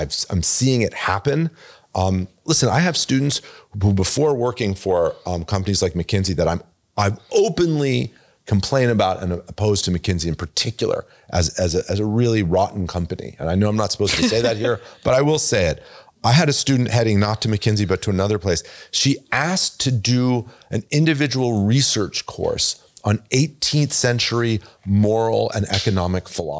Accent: France; just understand that I grew up in France.

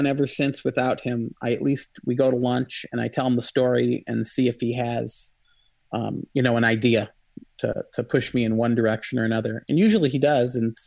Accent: Michigan, United States; I'm from Michigan. The Ojibwe Indians there used to be the Chippewa

